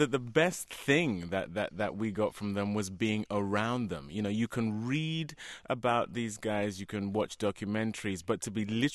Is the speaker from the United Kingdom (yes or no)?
yes; United Kingdom; at least I had the excuse of being British